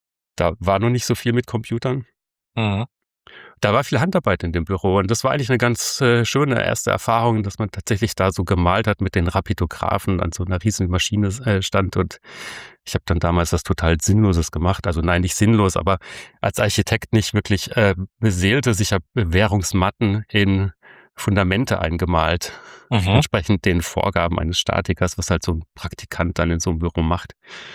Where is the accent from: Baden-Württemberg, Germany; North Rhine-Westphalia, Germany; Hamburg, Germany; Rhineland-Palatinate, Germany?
Rhineland-Palatinate, Germany; Ich komme aus der Südpfalz, unweit von Speyer und Straßburg